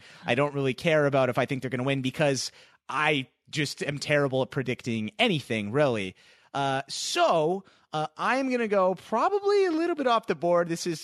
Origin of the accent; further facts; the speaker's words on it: Canada; Just as a Canadian here, who's like very ignorant